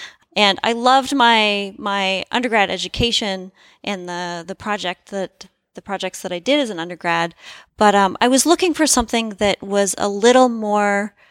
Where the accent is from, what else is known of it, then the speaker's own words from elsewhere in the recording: Corvallis, Oregon, United States; I grew up in Corvallis.